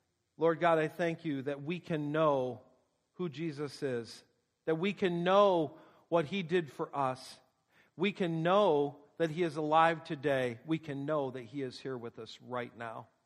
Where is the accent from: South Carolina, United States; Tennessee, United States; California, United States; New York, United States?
New York, United States; So I grew up in Western New York in what I would call a muddle class family.